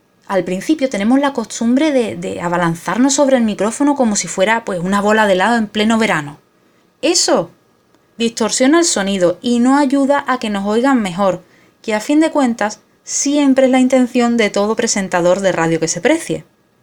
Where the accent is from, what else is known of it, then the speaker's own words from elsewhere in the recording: Andalusia, Spain; accent: Andalusian; Soy andaluza y sé de lo que te estoy hablando. No hay nada peor que una pronunciación en falsete. Por supuesto, ya os habréis dado cuenta de que hago la S aspirada y me como la letra del final de alguna palabrita